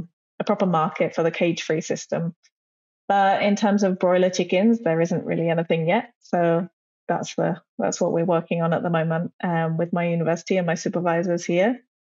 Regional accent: England, United Kingdom; now in Indonesia; I'm originally from England, but I live in Indonesia. I've been here for about 9 years now.

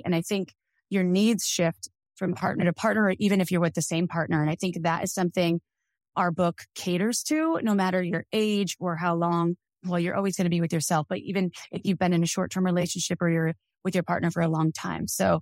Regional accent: Wisconsin, United States; because I grew up in Wisconsin

